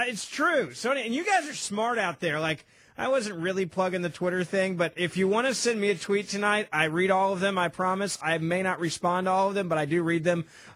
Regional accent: Texas, United States; I'm a Texan right now living in Dallas.

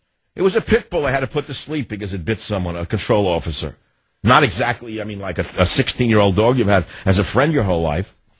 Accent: Queens, New York, United States; I grew up in Queens.

